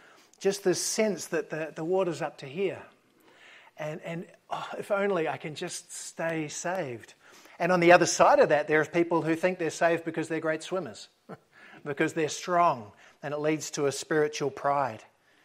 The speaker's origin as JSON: {"language": "English", "region": "Wellington", "country": "New Zealand", "tie": "born or raised there", "said": "I grew up in Windy Wellington, and I was out in a boat in 40 knots when I was still in primary school."}